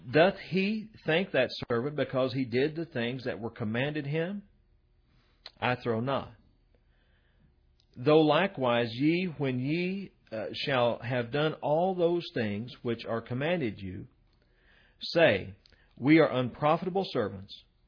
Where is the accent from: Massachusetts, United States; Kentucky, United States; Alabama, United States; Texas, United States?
Kentucky, United States; A lot of times when I tell people I'm a Baptist from Kentucky, the first thing that they ask is, does anybody know what that would be?